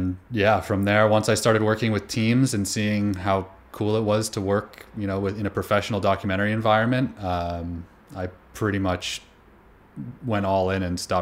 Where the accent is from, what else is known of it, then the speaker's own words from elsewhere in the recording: Canada; So I'm Canadian. I grew up in a really small town and sort of fell in love with traveling and backpacking